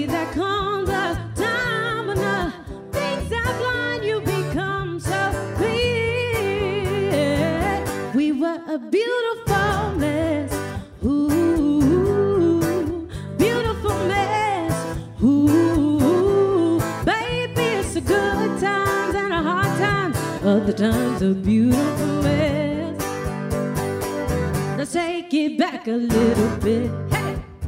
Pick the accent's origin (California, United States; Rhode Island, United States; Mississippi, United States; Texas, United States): Mississippi, United States; Jackson; Happy to be back in Mississippi. I'm from Jackson originally, and so Mississippi is always home to me